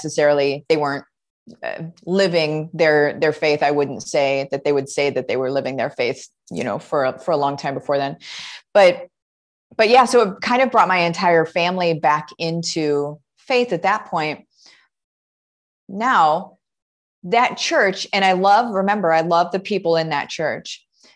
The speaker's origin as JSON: {"language": "English", "region": "Illinois", "country": "United States", "tie": "born or raised there", "said": "I grew up in Central Illinois. And my parents weren't hugely religious before I was born."}